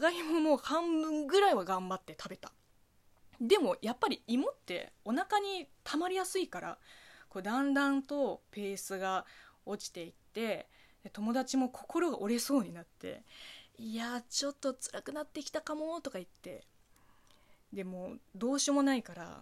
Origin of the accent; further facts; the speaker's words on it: China; Japanese is a second language; こんばんは、職業中国人の … です。この番組は中国生まれ中国育ちの私 … がリスナーさんの質問に答えていく Q&A 形式のラジオでございます。